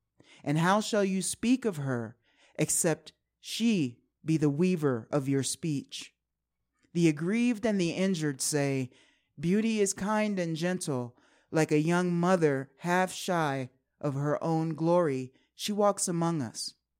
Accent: Washington, District of Columbia, United States; I grew up in Washington, D.C., so it was always some interesting people going to interesting places.

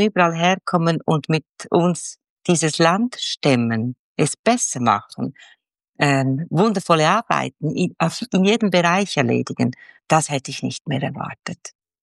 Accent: Schwyz, Switzerland; Ich hatte eine Ahnung, ich bin im Kanton Schwyz aufgewachsen

